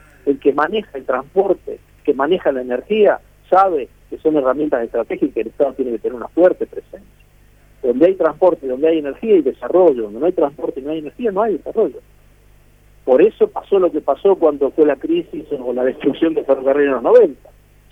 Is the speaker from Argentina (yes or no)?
yes; Tucumán, Argentina; yo soy de Tucumán